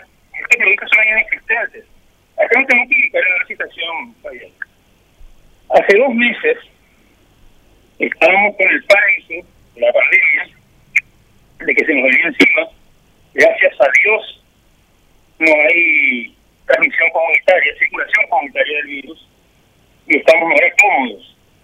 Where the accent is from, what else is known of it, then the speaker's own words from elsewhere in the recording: Paraguay; primero soy paraguayo.